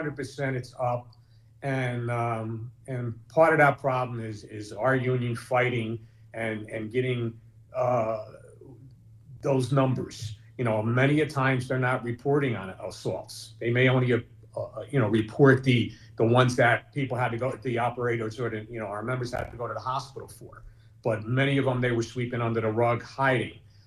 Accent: Newark, New Jersey, United States; And I rode buses in my day. I born and raised in Newark. I used to go to school taking a bus. I went to work on a bus.

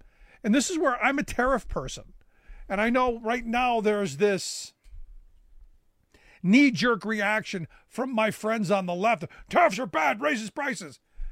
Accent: Cleveland, Ohio, United States; growing up in Cleveland, you would drive through downtown, you would see off into the distance in the flats, you would see the flame coming out of the steel mill

